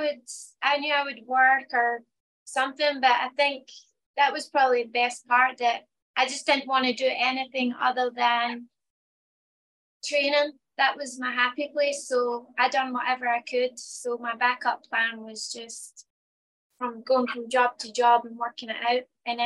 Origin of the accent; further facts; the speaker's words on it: Scotland, United Kingdom; I'm from Scotland, he's American.